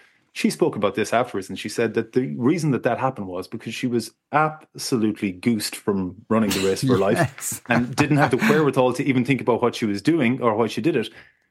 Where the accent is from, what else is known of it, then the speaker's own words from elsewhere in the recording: Ireland; we want to be as Irish as we are sometimes.